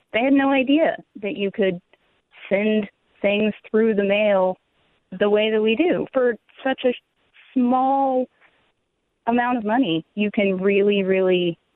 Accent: South Carolina, United States; I grew up in South Carolina, and she lived in Colorado.

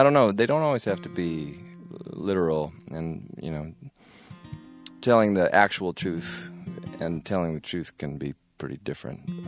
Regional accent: Fort Atkinson, Wisconsin, United States; And I sat down at the Bark River, which is out between Whitewater and where I grew up in Fort Atkinson, where I was living

